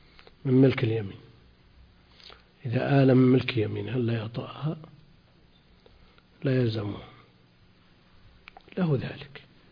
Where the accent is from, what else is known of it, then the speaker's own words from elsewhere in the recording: Najd, Saudi Arabia; عندنا في نجد الأثر ظاهر